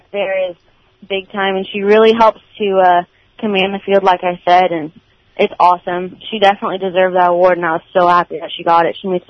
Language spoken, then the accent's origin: English; San Antonio, Texas, United States; So I actually grew up in San Antonio. I grew up in Church, Texas. Went to Clemens my freshman year of high school, and then I transferred to Allen. My dad's job moved us up there.